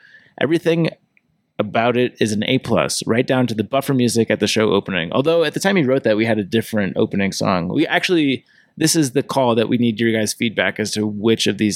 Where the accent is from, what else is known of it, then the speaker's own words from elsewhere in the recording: Midwest, United States; I'm from the Midwest, so I know what it has to offer.